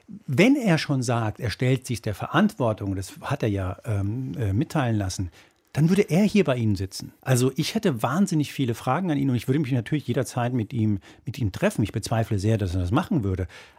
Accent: Spain; seit neuestem auch aus meinem Heimatland Spanien

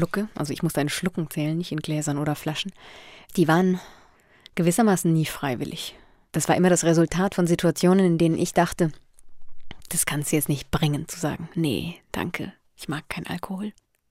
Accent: Bavaria, Germany; Ich bin aufgewachsen in Oberfranken

